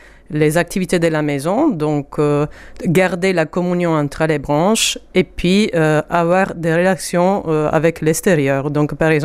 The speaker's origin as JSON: {"language": "French", "region": "Sicily", "country": "Italy", "said": "Oui, je viens d'Italie, je viens de Sicile, exactement."}